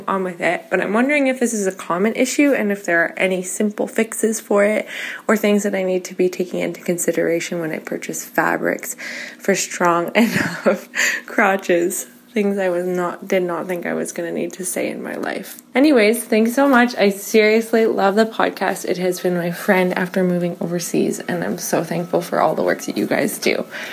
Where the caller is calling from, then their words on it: Tel Aviv, Tel Aviv District, Israel; I'm calling from Tel Aviv, Israel.